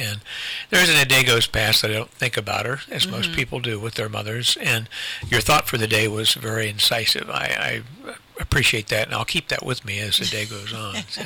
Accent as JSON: {"language": "English", "region": "Ohio", "country": "United States", "tie": "born or raised there", "said": "And especially growing up in Ohio, we even had a separate class on the history of Ohio"}